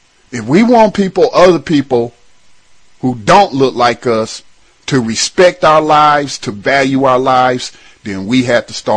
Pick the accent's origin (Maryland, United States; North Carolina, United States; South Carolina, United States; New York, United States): North Carolina, United States; also born or lived in Detroit, Michigan; For those that know me, y'all know I grew up in Detroit as a young man, all the way up till I was 12 years old, and then we came back home to North Carolina, where all my people live.